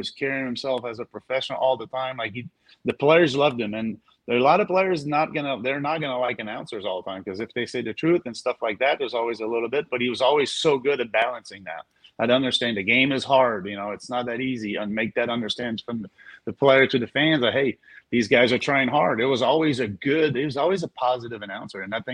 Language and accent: English; Montreal, Quebec, Canada; English is a second language; I was not aware a lot, but remember, I'm from Montreal.